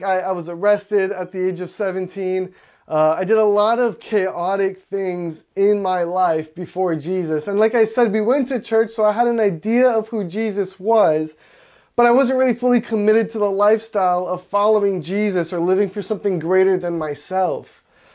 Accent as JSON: {"language": "English", "town": "Hawaii Kai", "region": "Hawaii", "country": "United States", "tie": "born or raised there", "said": "I'm born and raised in Hawaii. I like to tell people I'm from Waimanalo, but truthfully, I was there for about 5 minutes, and then my family moved over to Hawaii Kai."}